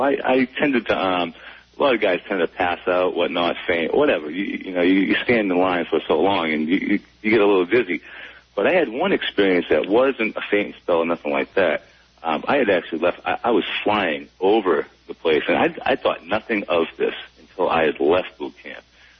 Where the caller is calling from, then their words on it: East Boston, Massachusetts, United States; Hi, this is … I'm calling from East Boston, Massachusetts.